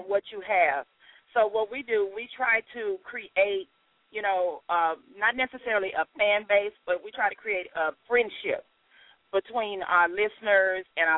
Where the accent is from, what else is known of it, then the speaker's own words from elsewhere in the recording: Houston, Texas, United States; Well, I'm originally from Houston. I'm a Houstonian